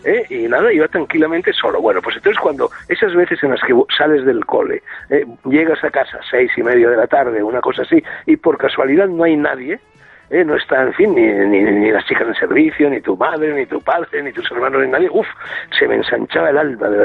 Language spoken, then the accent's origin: Spanish; Madrid, Community of Madrid, Spain; yo también soy del barrio de Salamanca, entonces yo te confieso que siempre he sentido debilidad hacia los pijos.